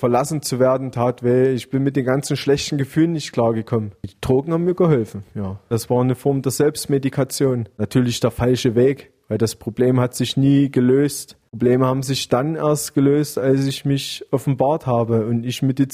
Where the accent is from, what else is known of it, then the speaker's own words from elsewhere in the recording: East Germany, Germany; ich komme ja hier aus dem Osten, aus der Nähe Tschechiens und so.